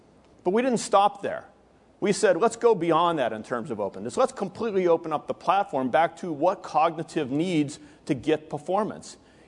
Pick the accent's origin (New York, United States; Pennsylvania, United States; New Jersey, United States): Pennsylvania, United States; University of Pittsburgh Medical Center, near and dear to my hometown just outside of Pittsburgh.